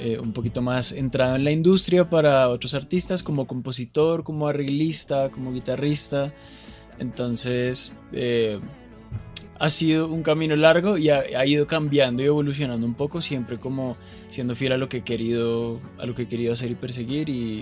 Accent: Colombia; para nosotros como colombianos y más suramericanos

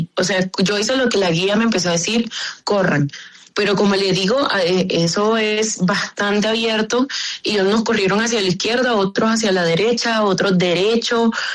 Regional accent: Sincelejo, Sucre, Colombia; yo soy colombiana, como usted lo acaba de mencionar, soy de Sincelejo. Me dirigí acá a la Ciudad de México para hacer turismo

